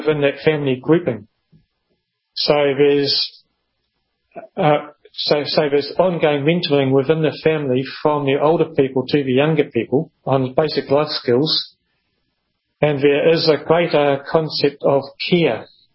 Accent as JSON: {"language": "English", "country": "New Zealand", "said": "I'm originally from New Zealand"}